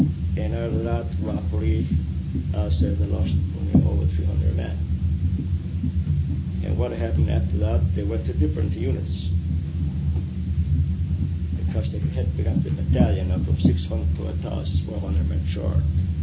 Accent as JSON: {"language": "English", "town": "Winnipeg", "region": "Manitoba", "country": "Canada", "tie": "born there", "said": "I was born in April 7th, 1918, Winnipeg, Manitoba, Canada."}